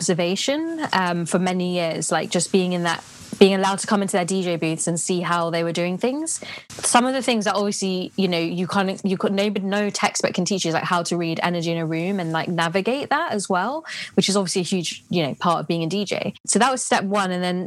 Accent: London, United Kingdom; growing up in London

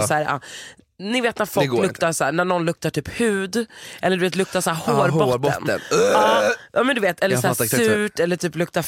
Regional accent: Sweden; born there; jag är född i Sverige, min mamma är svensk.

